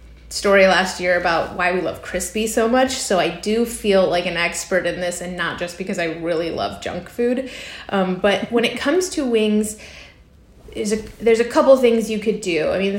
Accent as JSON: {"language": "English", "region": "Texas", "country": "United States", "tie": "born or raised there", "said": "I grew up in Texas, so there's probably queso literally in my bloodstream"}